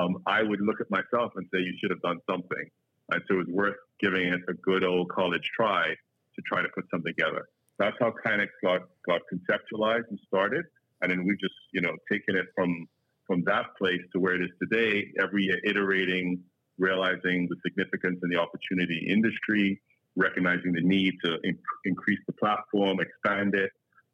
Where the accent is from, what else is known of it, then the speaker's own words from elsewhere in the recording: Trinidad & Tobago; I'm originally from Trinidad, and Trinidad is the home of the steel pan.